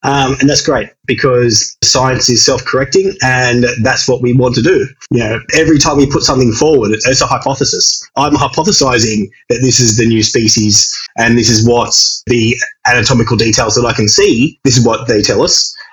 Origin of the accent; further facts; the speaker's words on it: Sydney, New South Wales, Australia; as a child growing up in Sydney